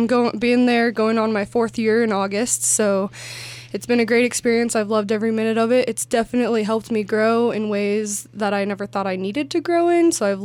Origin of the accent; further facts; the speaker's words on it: Twin Falls, Idaho, United States; I'm from Twin Falls, Idaho, so close to home, but far enough away